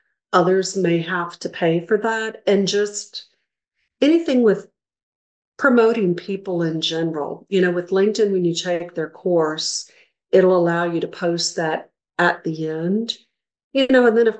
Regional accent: Louisiana, United States; And I, you know, I'm from Louisiana, so I'm like, ooh, I love these colors. It's the Saints colors.

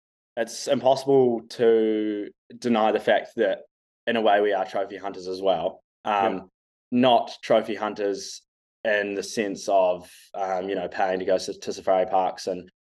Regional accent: Auckland, New Zealand; Growing up in Auckland, it was pretty hard to be a hunter

